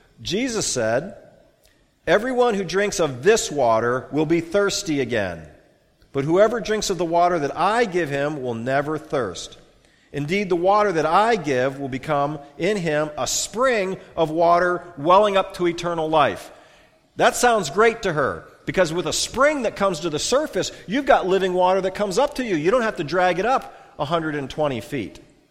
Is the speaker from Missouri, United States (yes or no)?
no; Pennsylvania, United States; Or where I grew up in Northwest Pennsylvania, we call it a creek.